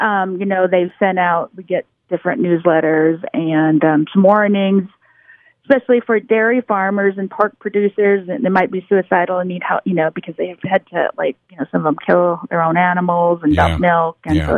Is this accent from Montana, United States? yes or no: yes; Grass Range, Montana, United States; Yes, I'm from Grass Range, Montana.